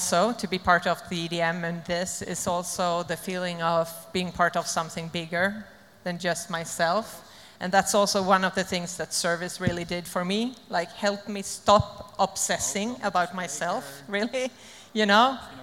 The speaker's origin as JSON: {"language": "English", "country": "Sweden", "said": "I'm an addict from Sweden."}